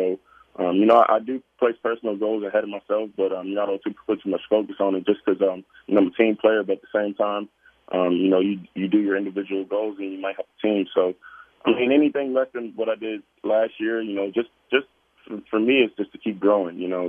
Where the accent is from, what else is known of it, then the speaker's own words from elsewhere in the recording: Chicago, Illinois, United States; I mean, I was in and out of Chicago, you know, this is my hometown.